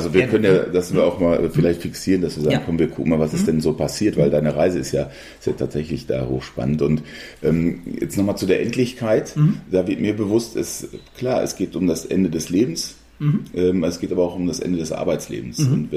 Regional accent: North Rhine-Westphalia, Germany; Ich bin auch ein Kind des Ruhrgebiets.

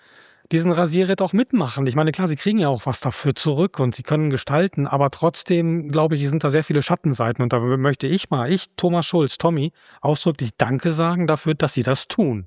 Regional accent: Warburg, North Rhine-Westphalia, Germany; hier in Warburg, wo ich herkomme, zwischen Kassel und Paderborn.

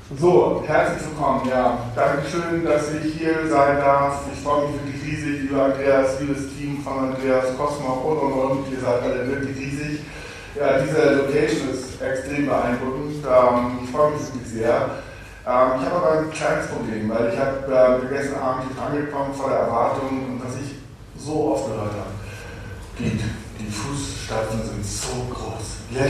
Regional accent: Hamburg, Germany; ich bin gebürtig aus Hamburg, deswegen bin ich von Herzen HSV-Fan.

